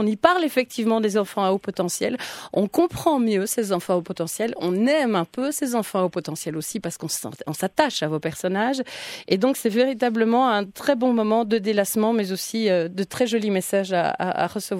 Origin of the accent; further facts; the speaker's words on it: Belgium; chez nous en Belgique